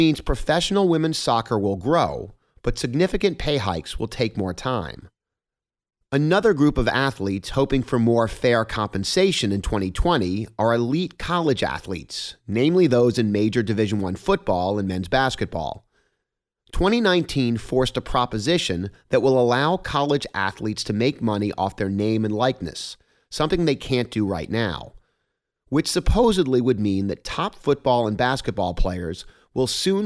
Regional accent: Houston, Texas, United States; And that's not only because I'm from Houston and hate the Lakers.

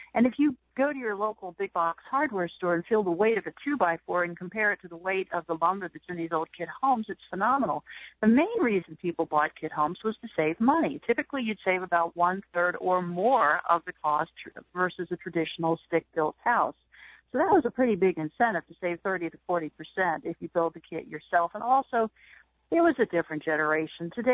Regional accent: Portsmouth, Virginia, United States; I am from Portsmouth, Virginia, and there is an Elm Street in Portsmouth. I mean, that's where I was. I'm a native of Portsmouth.

